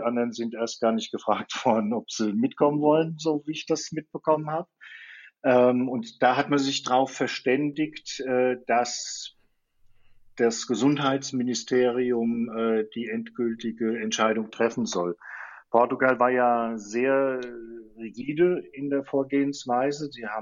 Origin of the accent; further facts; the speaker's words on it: Offenbach, Hesse, Germany; Ich komme aus Offenbach und bin inzwischen schon 55 Jahre alt.